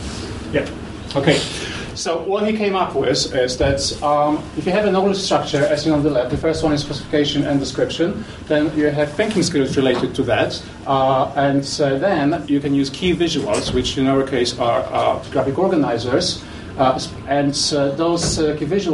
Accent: Hull, Yorkshire and the Humber, United Kingdom; I come from Hull in Humberside

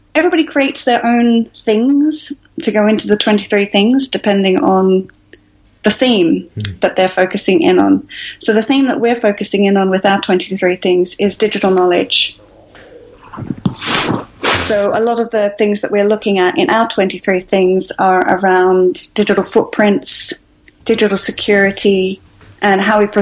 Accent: Australia; moved away as an adult; now in United Kingdom; So I'm actually from Australia, and I moved to the UK in 2008.

